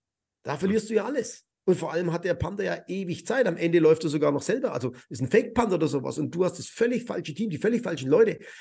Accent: Rothenburg ob der Tauber, Bavaria, Germany; born there; Ich bin gebürtiger Rodenburger

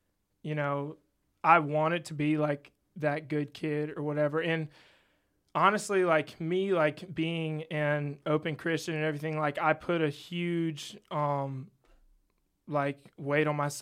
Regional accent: Louisiana, United States; I'm from Louisiana.

